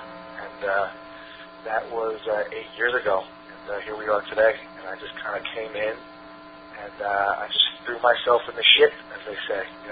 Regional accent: New York, United States; when I'm a kid from New York, so, like, I grew up on, like, you know, like hardcore music and just big rock and roll

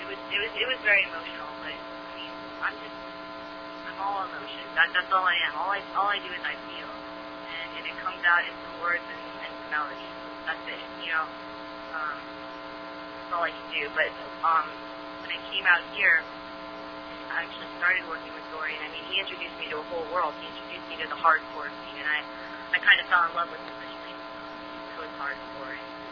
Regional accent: Florida, United States; now in New York, United States; I'm from Florida. So it's like the new metal capital.

